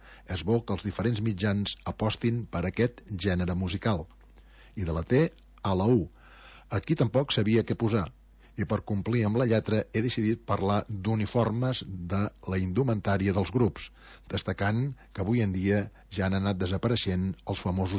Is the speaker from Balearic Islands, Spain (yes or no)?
no; L'Escala, Catalonia, Spain; una paraula que es fa servir molt a l'Escala, al meu poble.